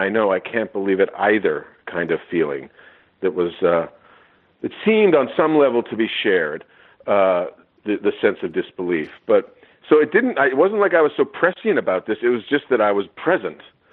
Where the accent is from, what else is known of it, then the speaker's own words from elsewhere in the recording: Canada; now in United States; as a Canadian, an expat Canadian living in America